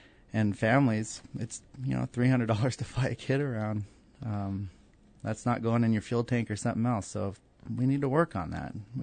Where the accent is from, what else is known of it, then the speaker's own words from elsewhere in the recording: Petersburg, Alaska, United States; when I was growing up in Petersburg, I'm fourth generation, I've lived there all my life.